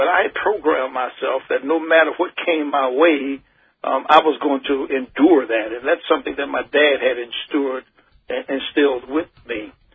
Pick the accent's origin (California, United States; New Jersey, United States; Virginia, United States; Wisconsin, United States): Virginia, United States; Richmond; because in the culture that I grew up in Richmond, I knew that I had to sit in the back of the bus.